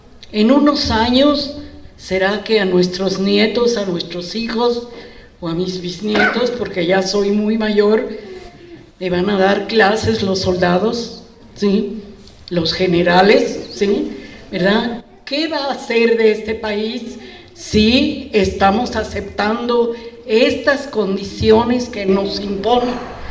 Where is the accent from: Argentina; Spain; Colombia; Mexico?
Mexico